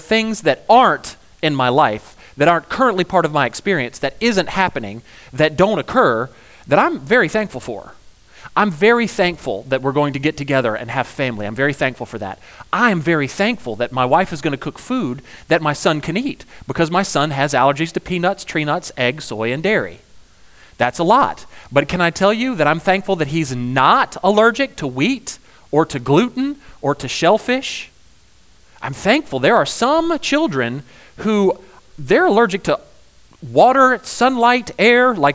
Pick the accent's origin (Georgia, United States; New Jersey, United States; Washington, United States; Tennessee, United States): Georgia, United States; We're from Georgia. What? We put pecans in everything, pecans and bacon.